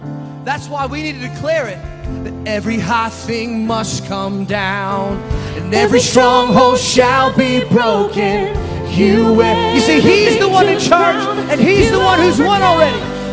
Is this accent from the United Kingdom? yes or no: no; Canada; now in United States; I would say I'm Canadian, so don't pay attention to me, but I've almost been in the United States as long as I've been in Canada